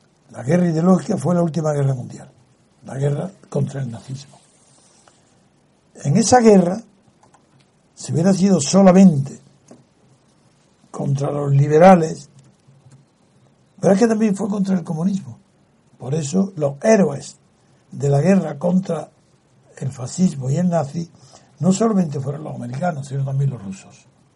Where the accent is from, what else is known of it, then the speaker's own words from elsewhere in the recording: Spain; soy español